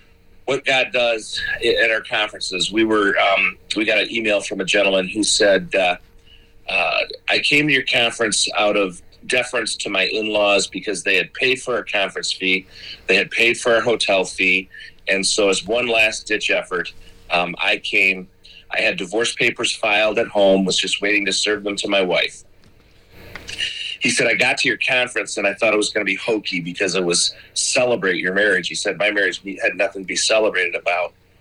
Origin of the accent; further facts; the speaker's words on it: Petoskey, Michigan, United States; and I grew up in Petoskey, Michigan, so Northern Michigan hick boy.